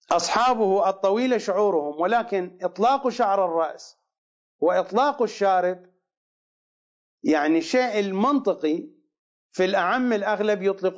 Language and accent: Arabic; Iraq; لا توجد عندنا في العراق مدينة توصف بأنها برية وبحرية إلا البصرة